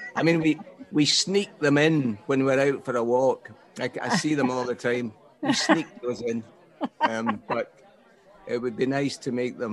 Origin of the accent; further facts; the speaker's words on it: Glasgow, Scotland, United Kingdom; born there; but I was born in Glasgow, so sometimes you've got to just go direct.